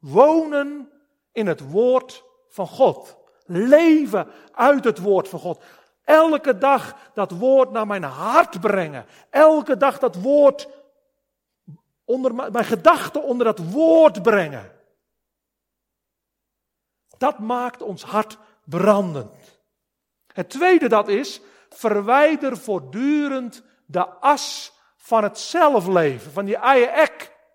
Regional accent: Netherlands; now in South Africa; Oh, als Hollanders, wij genieten bijen van die braai in Zuid-Afrika. Wij hebben dat in Holland niet.

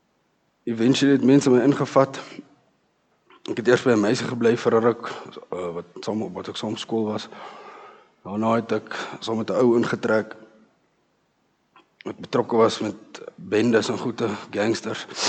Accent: Pretoria, Gauteng, South Africa; Ek het na die local hoërskool toe gegaan, na waar ek vandaan kom in Pretoria.

